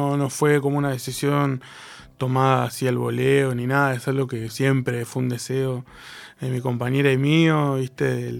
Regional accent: Comodoro Rivadavia, Chubut, Argentina; Yo soy de Comodoro Rivadavia, sí

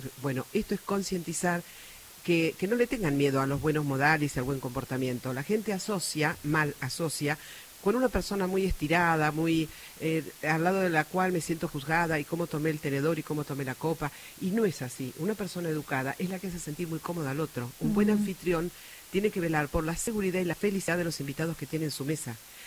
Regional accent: Argentina; Nosotros somos muy argentinos, muy latinos, muy del beso, el abrazo

